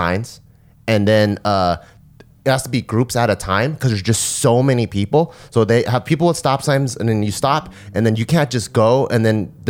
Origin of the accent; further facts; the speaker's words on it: Cerritos, California, United States; You know, when I growing up in LA, Saturdays and Sundays, so I grew up in Cerritos, mm-hmm. and then my mom always came to Monterey Park